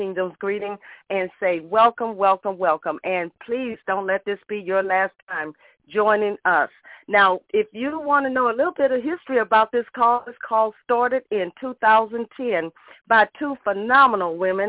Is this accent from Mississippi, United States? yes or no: yes; Ocean Springs, Mississippi, United States; now in El Campo, United States; of course, I'm from the Mississippi Gulf Coast in Ocean Springs, Mississippi, but I am still in Texas. Yes, I am here in El Campo, Texas